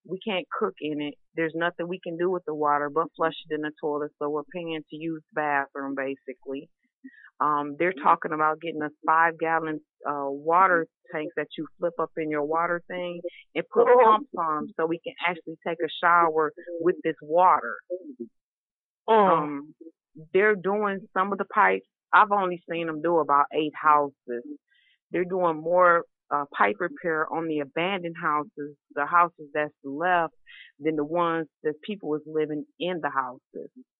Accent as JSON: {"language": "English", "town": "Flint", "region": "Michigan", "country": "United States", "tie": "born or raised there", "also_born_or_lived": "Lansing", "said": "I've been in Flint since 1971. Since I was about one, I was raised and born and raised in Lansing and came to Flint. I've been in Flint all my life."}